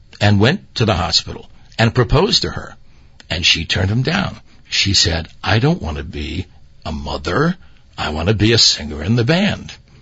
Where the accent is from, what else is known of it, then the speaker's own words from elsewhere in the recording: Far Rockaway, New York, United States; born there; And what amazes me to this day is she chose to go to Far Rockaway. I was born on August 11th.